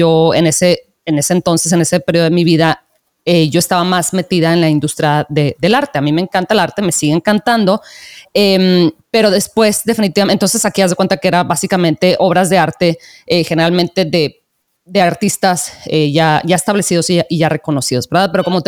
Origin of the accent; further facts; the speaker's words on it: Mexico; Yo me acuerdo que yo soy de México